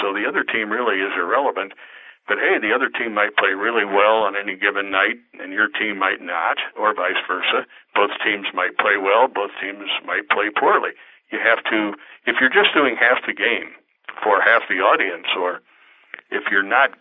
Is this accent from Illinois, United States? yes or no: yes; Bloomington, Illinois, United States; Growing up in Bloomington, normally you're about halfway between Chicago and St. Louis.